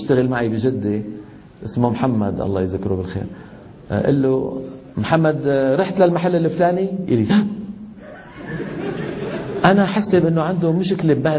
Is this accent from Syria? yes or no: yes; Syria; عندنا في الشام